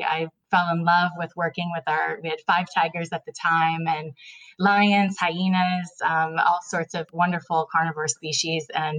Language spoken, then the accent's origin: English; St. Petersburg, Florida, United States; I grew up in Florida, St. Petersburg of Tampa Bay, Florida.